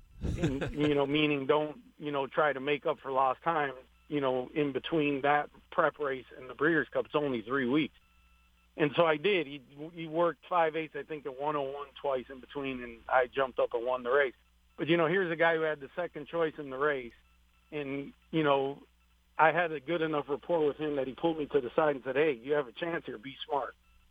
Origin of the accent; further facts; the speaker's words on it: Chicago, Illinois, United States; moved away as an adult; I came from Chicago. I was 19 years old. I was just looking for a groom job.